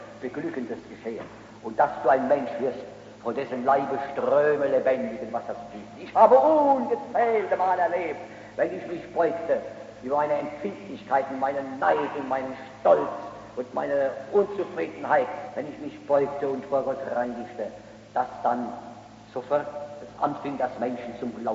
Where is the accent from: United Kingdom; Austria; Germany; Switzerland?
Germany; Rhine; Wir sagen in meiner Heimat am Rhein, sagen wir statt die Kinder, die kennen. Die kennen, heißt die Kinder auf dem Land, die kennen.